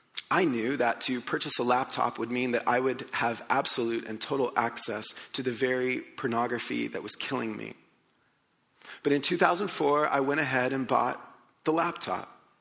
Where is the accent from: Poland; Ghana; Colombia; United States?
Colombia; I was in the fourth grade growing up in Colombia